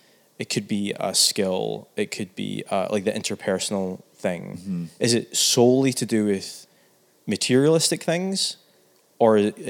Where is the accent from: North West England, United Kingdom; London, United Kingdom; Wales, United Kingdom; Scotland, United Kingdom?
Scotland, United Kingdom; Like, I'm from Scotland, she's from the States, my boys have dual citizens.